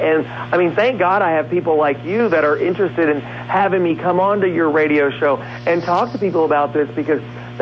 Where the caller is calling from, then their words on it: Philadelphia, Pennsylvania, United States; I'm in Philadelphia, Pennsylvania today.